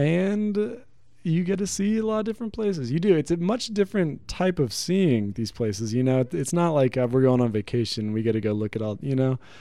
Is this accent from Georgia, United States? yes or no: no; Washington, United States; but I was from Washington and I usually didn't have a lot of people to run with.